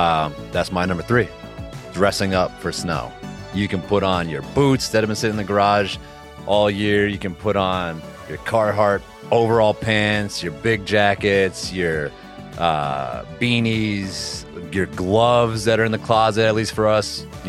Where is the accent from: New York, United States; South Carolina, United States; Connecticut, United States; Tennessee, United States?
Connecticut, United States; also born or lived in New Hampshire; As you know, I grew up in Connecticut, New Hampshire. The snow is my favorite.